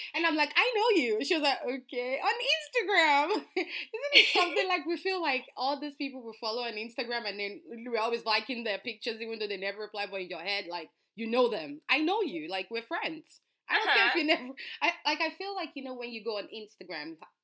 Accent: New York, United States; I'm like, I'm from New York, too. I came all the way from New York.

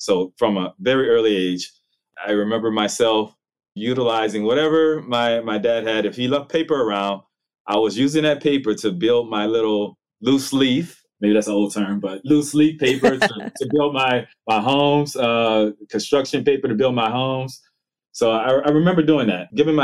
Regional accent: Franklin, Louisiana, United States; I myself, I'm a Southerner. So I grew up, I was born and raised in Louisiana. So a little small, quaint town called Franklin, Louisiana, actually.

